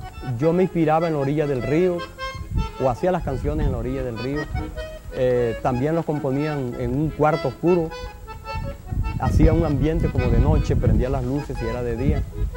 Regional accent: Valledupar, Cesar, Colombia; es un canto que le dedico yo a mi tierra, a Valledupar.

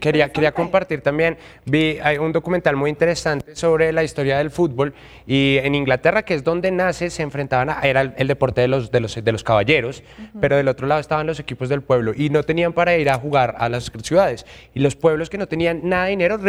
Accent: Colombia; se juntan todos estos factores que nos definen como colombianos y uno se le llena el corazón y le late más duro.

